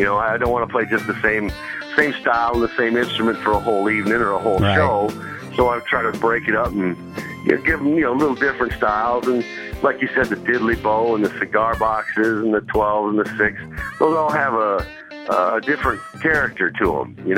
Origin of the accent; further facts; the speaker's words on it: Flint, Michigan, United States; Folks, this is … I'm from Flint, Michigan, and I'd like to welcome you to Sunday Night Blues.